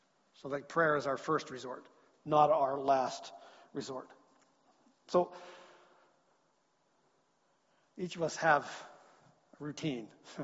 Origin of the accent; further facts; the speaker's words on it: Creston, British Columbia, Canada; I feel like I was lied to as a child, because I grew up in Creston.